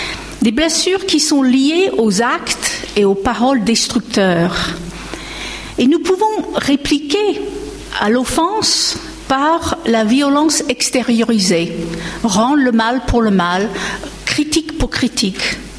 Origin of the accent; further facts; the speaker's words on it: United States; accent: American; French is a second language; mon accent américain ne vous bercera pas trop pendant cet exposé